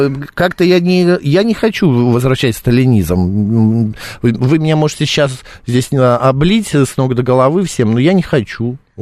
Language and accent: Russian; Russia; born there; now in Moscow, Russia; спасибо тебе большое, что я родился в России, что живу в Москве